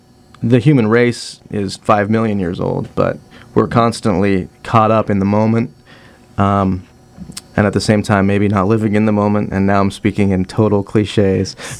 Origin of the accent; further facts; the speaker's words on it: Salem, United States; also born or lived in Chicago / Austin / Boston; Well, I grew up down in Salem.